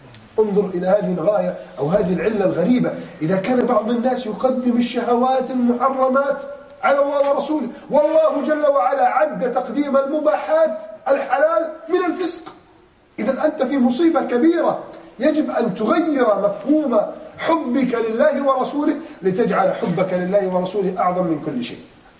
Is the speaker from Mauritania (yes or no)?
no; Egypt; عندنا في مصر